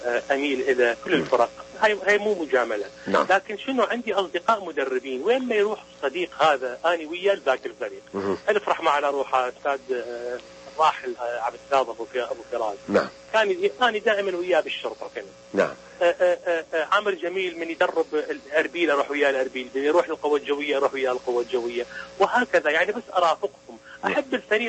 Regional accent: Iraq; moved away; also born or lived in Turkey; يعني في تركيا ورا ما طلعت من العراق ورا ما هربنا من العراق يعني وصلت الى تركيا

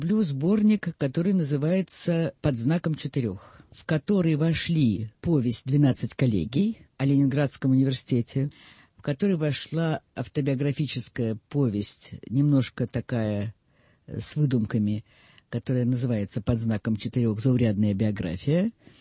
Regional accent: Perm, Perm Krai, Russia; вот как в детстве меня водили в Молотове

